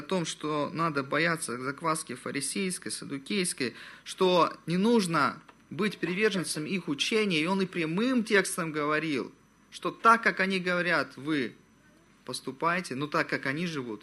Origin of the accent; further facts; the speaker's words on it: Krasnodar, Krasnodar Krai, Russia; хотя я родился, вырос, учился в Краснодаре